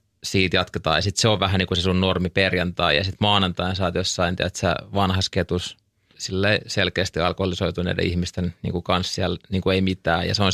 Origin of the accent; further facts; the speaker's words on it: Helsinki, Uusimaa, Finland; mä oon siis Itä-Helsingistä kotoisin ja sellaisesta keskiluokkaisesta perusperheestä, missä faija teki paljon duunia ja mutsi oli himas.